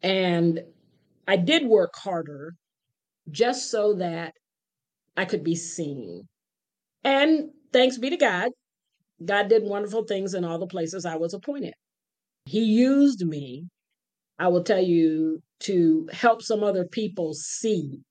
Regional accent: Buffalo, New York, United States; I grew up in Buffalo, New York. I was a part of the very first desegregation program there. I grew up poor.

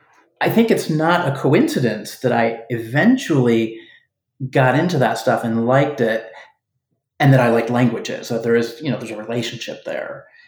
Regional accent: Michigan, United States; now in Washington, D.C., United States; I'm from Michigan. I grew up on a farm in Michigan, actually

